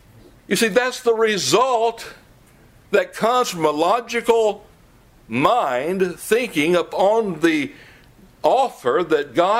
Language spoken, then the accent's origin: English; Tennessee, United States; I'm from Tennessee. It took me a long time not to say hose pipe.